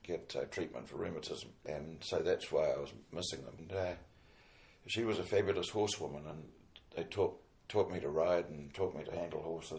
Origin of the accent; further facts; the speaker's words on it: Gisborne, New Zealand; also born or lived in Wellington; And they brought me up in Gisborne when I was a...